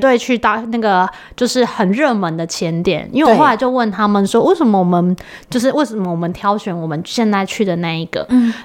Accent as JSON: {"language": "Chinese", "country": "Taiwan", "said": "但在台湾可能大家因为我们台湾人真的是非常热心"}